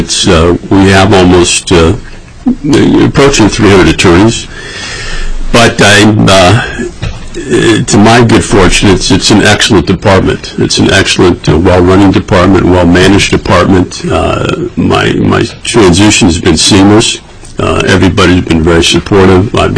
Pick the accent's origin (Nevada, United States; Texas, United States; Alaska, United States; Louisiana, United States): Alaska, United States; Fairbanks; On a personal level, I was born and raised in Fairbanks.